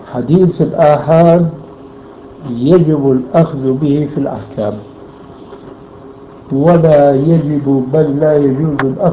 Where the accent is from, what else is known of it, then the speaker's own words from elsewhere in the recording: Syria; اطرح امامك كما يقولون عندنا بالشام